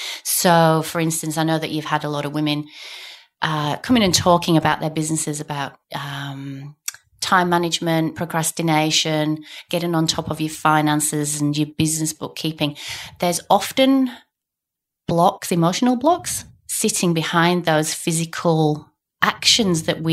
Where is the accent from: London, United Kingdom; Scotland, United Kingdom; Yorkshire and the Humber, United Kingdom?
Yorkshire and the Humber, United Kingdom; moved away as an adult; now in Australia; You can tell from my accent, I'm from the UK, from the north of England, Yorkshire.